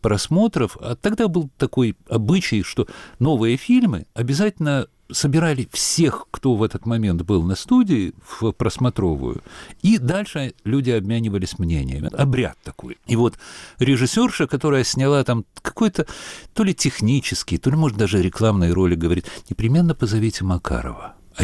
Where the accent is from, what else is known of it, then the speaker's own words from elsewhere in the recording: Kyiv, Ukraine; мой родной город – город, в котором я живу с, ну, условно, с 6 или 7 лет, это Киев. Мой гений места пребывает там, в Киеве.